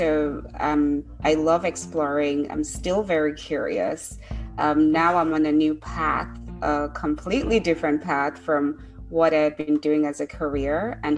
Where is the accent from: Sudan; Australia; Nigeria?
Nigeria; now in United States; So I'm originally from Nigeria, Oh, wow. Basically. Yeah. And I live in the New York metro area right now for the last like 15, 16 years or so.